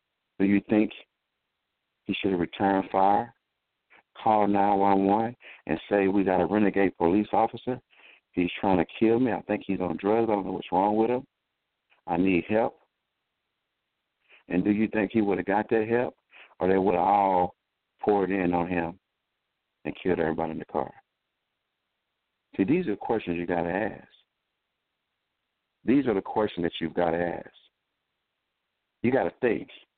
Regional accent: Dallas, Texas, United States; I'm from Dallas, Texas, and I watched with horror and amazement at this gunman shoot down innocent police officers

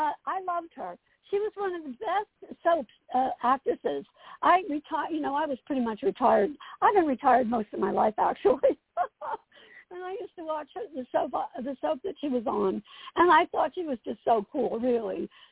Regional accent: Asbury Park, New Jersey, United States; my growing up in Asbury Park

